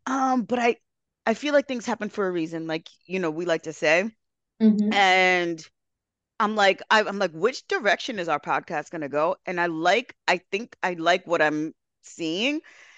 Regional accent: New York, United States; Girl, come on. I'm from New York.

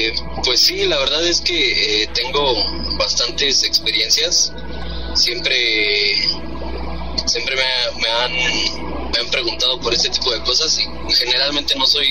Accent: Toluca, State of Mexico, Mexico; born there; now in Querétaro, Mexico; Yo vivo en Querétaro, del estado de Querétaro, pero nací en Toluca. De allá es toda mi familia, del Estado de México.

